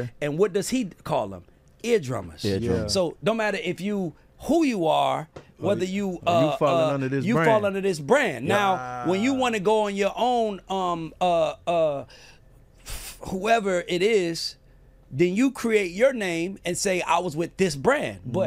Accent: West Coast, United States; Because I'm from the West Coast.

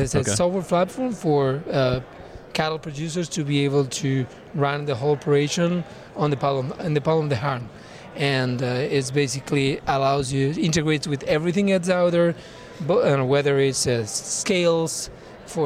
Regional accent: Argentina; now in Lincoln, United States; I'm natural from Argentina.

